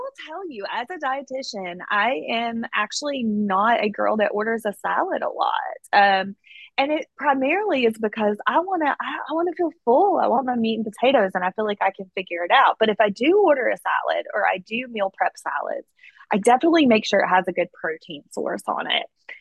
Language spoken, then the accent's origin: English; the South, United States; growing up in the South, I do fully recognize that a chicken salad means it's going to have a healthy dose of mayonnaise.